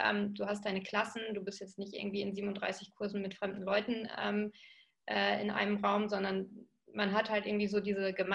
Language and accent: German; North Germany, Germany; ich bin im Norden aufgewachsen und wollte gerne auch im Norden bleiben.